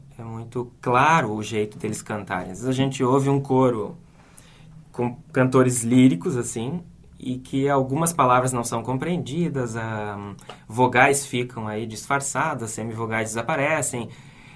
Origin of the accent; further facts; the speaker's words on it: Erechim, Rio Grande do Sul, Brazil; now in Porto Alegre, Brazil; apesar de não ter cantado muito em coral na minha juventude, assim, lá em Erechim, só depois dos 20 anos, quando vim para Porto Alegre